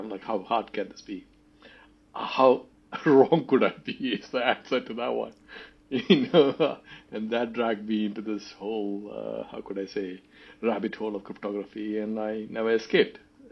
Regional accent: India; So when I grew up in India, my dad used to subscribe to a magazine

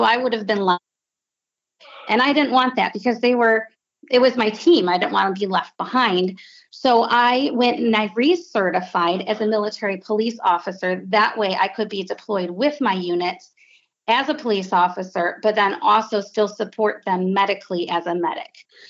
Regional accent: Wisconsin, United States; So I'm from Wisconsin initially.

